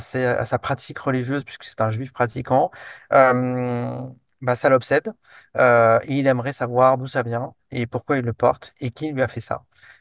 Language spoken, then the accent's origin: French; Nice, Provence-Alpes-Côte d'Azur, France; Moi, je viens de Nice, j'y ai passé toute mon enfance, je connais bien la ville, j'ai vécu également ces attentats de juillet dans ma chair.